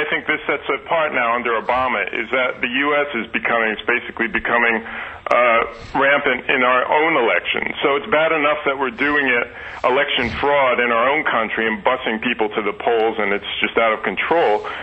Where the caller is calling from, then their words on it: Rhode Island, United States; also born or lived in Russia / Ukraine; Yes, I'm actually calling from Rhode Island, listening to WABC.